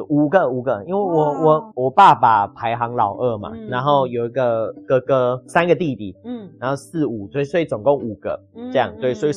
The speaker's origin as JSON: {"language": "Chinese", "town": "Yuli", "region": "Hualien County", "country": "Taiwan", "said": "我们是花莲的万宁大家比较没有听过这个但是我们是在那个玉里那边嗯所以我们就常会回去那里"}